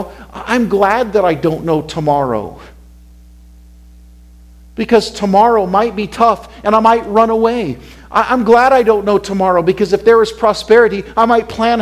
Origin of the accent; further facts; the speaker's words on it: Wyoming, United States; I've lived in the wilderness growing up in Wyoming. And I really mean that. Some of you die to go to Wyoming. I'll take you to my ranch and you'll say, why am I here?